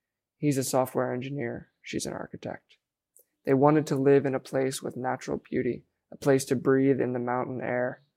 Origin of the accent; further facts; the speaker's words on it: Washington, United States; I'm 19, and I grew up in the Metha Valley.